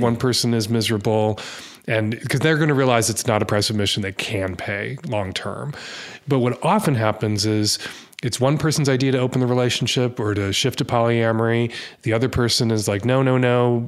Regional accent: United States; as an American, it's religiosity that correlates with that kind of sexual conservatism

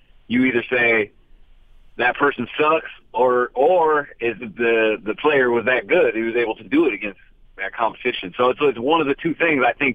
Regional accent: Keizer, Oregon, United States; So I drove up an hour from my hometown of Kaiser, Oregon with my brother

